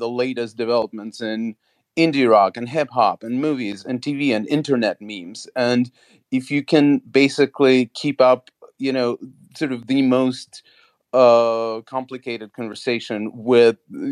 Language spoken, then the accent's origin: English; Latvia; first language Russian; English is a second language; I come from Soviet-occupied Latvia, and I come from a Russian-speaking Jewish community there.